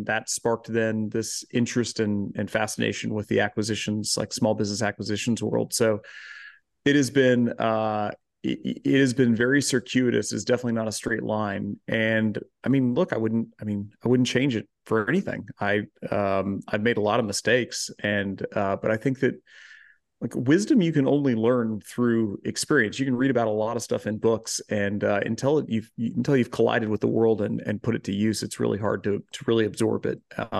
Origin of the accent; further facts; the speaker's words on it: Joplin, Missouri, United States; growing up in Joplin